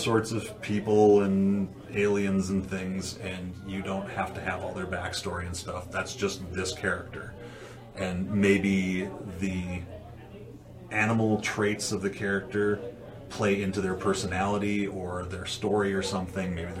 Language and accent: English; Aberdeen, South Dakota, United States; because I grew up in Aberdeen, South Dakota.